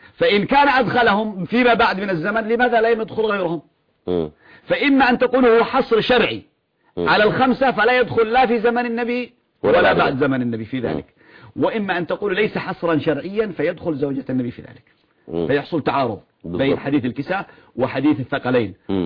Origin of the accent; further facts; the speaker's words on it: Yemen; عندنا في اليمن نكتة